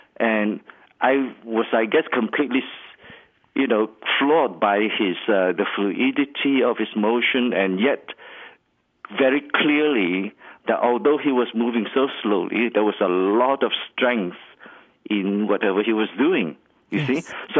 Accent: Malaysia; moved away as an adult; also born or lived in Australia; now in United States; Well, I grew up in Malaysia, and of course went to school there, and then I went to University of Western Australia, where I did my undergraduate, and after that, I came over to Berkeley

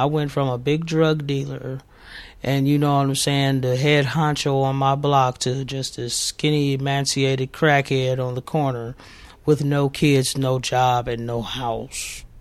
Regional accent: Oakland, California, United States; I grew up in West Oakland, and as a child, it was normal in our family to use, drink alcohol and use drugs and sell drugs. We lived in a bad neighborhood

